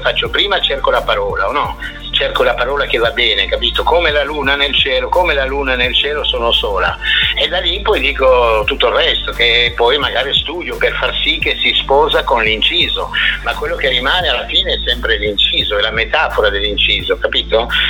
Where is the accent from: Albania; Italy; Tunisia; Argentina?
Tunisia; born there; Italian is a second language; io sono nato in Tunisia, una cultura anche francese